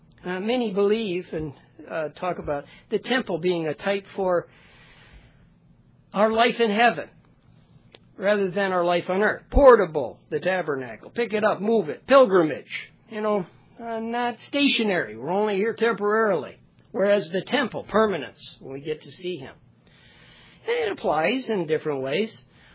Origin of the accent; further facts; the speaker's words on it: Florida, United States; I grew up in Florida, and we had this sports complex.